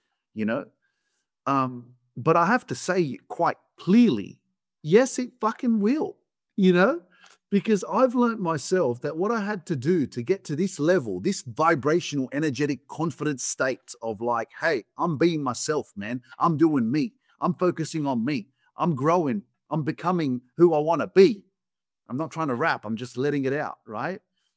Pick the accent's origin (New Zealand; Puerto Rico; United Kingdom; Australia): Australia; back when I was growing up in Australia